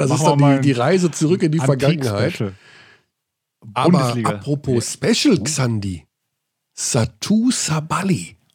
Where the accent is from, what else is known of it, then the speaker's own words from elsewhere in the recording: Hagen, North Rhine-Westphalia, Germany; er aus meiner Heimatstadt kommt